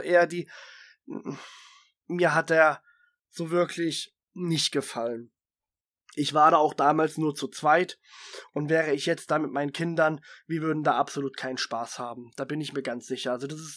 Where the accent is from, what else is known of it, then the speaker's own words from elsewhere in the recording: Baden-Württemberg, Germany; Ich komme ja aus Baden-Württemberg und rüber ins Saarland.